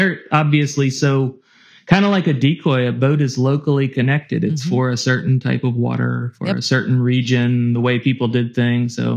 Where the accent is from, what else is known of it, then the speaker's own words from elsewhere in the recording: Salisbury, Maryland, United States; Right in the middle of the Eastern Shore of Maryland, just outside of Salisbury.